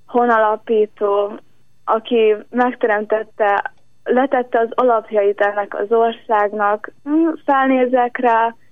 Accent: Oroszlány, Komárom-Esztergom, Hungary; Komárom Esztergom megye oroszlány. Településről származom.

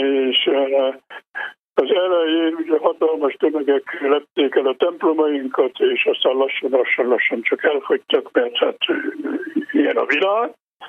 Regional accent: Lueta, Harghita, Romania; az én szülőfalunkban Farkaslakán is felállítottak itt trianoni emlékművet

